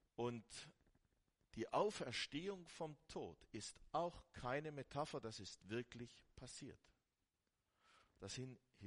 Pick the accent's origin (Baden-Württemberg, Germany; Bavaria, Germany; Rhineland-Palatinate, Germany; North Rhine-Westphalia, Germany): Baden-Württemberg, Germany; ich bin Schwabe, ich bin überzeugter und leidenschaftlicher Schwabe.